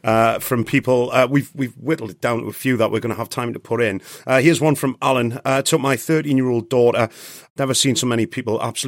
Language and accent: English; Sheffield, Yorkshire and the Humber, United Kingdom; I was born and raised in Sheffield, where Ross and I were the only Newcastle fans at our school.